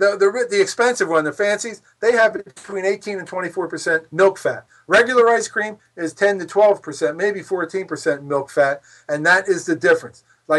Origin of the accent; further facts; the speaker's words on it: Philadelphia, Pennsylvania, United States; For example, growing up in Philadelphia, we had this long roll